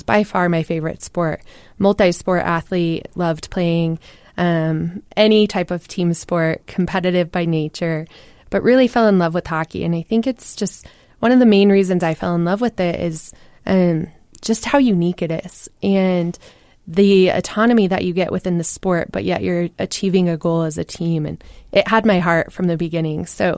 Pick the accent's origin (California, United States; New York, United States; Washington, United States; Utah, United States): Utah, United States; I grew up playing in Golden Spikes, so I grew up at the ice sheet.